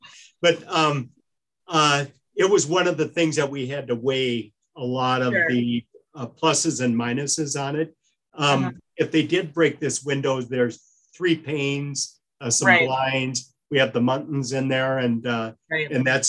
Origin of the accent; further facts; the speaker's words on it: Madison, Wisconsin, United States; I grew up in Madison, Wisconsin, and that's what a lot of the water works did there